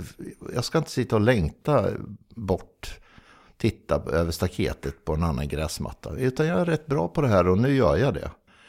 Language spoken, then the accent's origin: Swedish; Norrköping, Östergötland, Sweden; born there; Men det står väl att jag är född i Norrköping